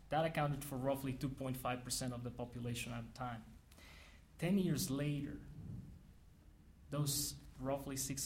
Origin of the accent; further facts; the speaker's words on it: Mexico City, Mexico; now in United States; I was born and raised in Mexico City. I hold Mexican citizenship, but I consider myself an American.